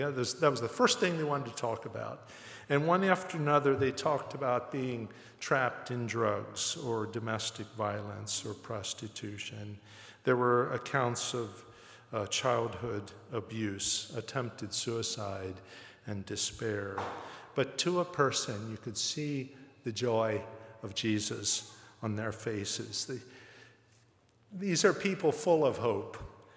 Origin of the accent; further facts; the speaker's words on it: Elkhart, Indiana, United States; the first Mennonite missionaries of to Argentina were sent by Mennonite Board of Missions from my hometown. You know, it was Elkhart organization